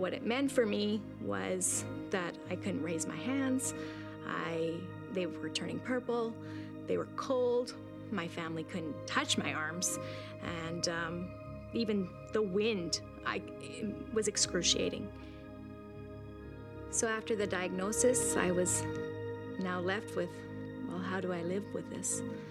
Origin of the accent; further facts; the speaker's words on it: British Columbia, Canada; we found a therapist actually in my hometown of BC